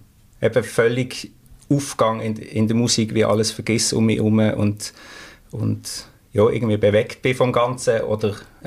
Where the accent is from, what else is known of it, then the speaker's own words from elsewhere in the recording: Hölstein, Basel-Landschaft, Switzerland; so bei einer Familie mit drei Geschwister aufgewachsen in Hölsten im Waldenburgertal.